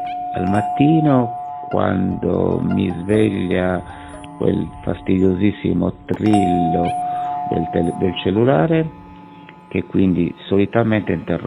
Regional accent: Cagliari, Sardinia, Italy; Di solito di pomeriggio, da buon cagliaritano mi piacerebbe fare somme gamma, cioè il riposino pomeridiano

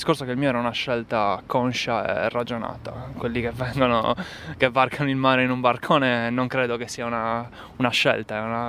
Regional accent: Sardinia, Italy; quello che ci affligge di più come italiani, come sardi

